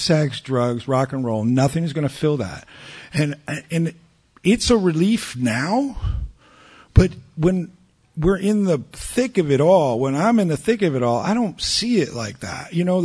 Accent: Ohio, United States; born there; I was born in Ohio. I was adopted to a couple of teachers.

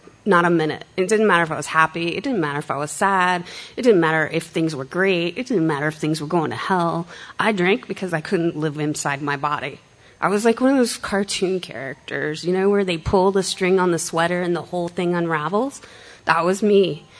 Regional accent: Texas, United States; I'm going to pack up my car and move to Austin because I was originally from Texas.

